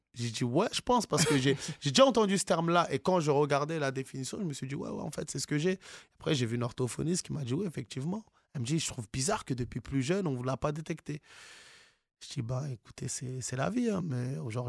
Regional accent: France; Pourtant, je suis né en France, hein, j'ai grandi ici.

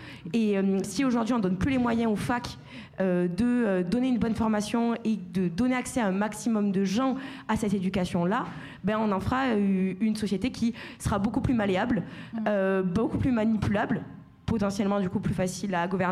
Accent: Occitanie, France; même moi, je ne suis pas parisienne. Je viens du fin fond de l'Aveyron, sud de la France.

